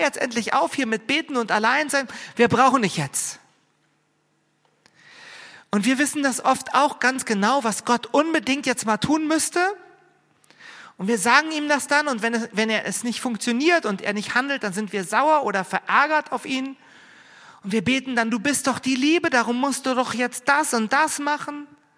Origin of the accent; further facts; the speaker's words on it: Berlin, Germany; Ja, ich bin ja Berliner und von daher liebe ich eigentlich die Hektik und den Stress der Großstadt